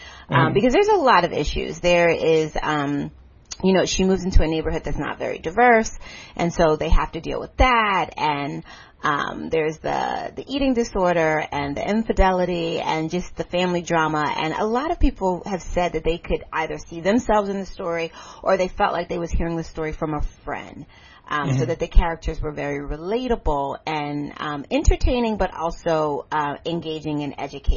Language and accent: English; Philadelphia, Pennsylvania, United States; moved away as an adult; Philadelphia actually was, I can't even say it was a great experience because I didn't know anything but Philadelphia until I moved away to college. I actually went to college in New York City.